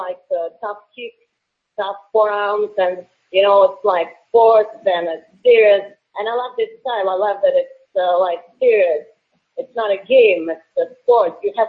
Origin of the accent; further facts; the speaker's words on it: Moscow, Russia; now in United States; And I say, no, that's the real Russian accent. You know, I was born in Moscow. I lived there my whole life. And my accent is, you know, like real.